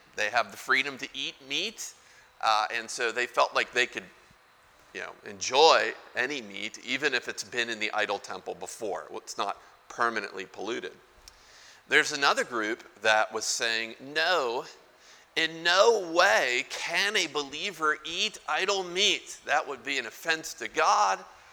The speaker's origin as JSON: {"language": "English", "town": "Virginia Beach", "region": "Virginia", "country": "United States", "said": "Okay, I'm from Virginia Beach, cousin to the pastor"}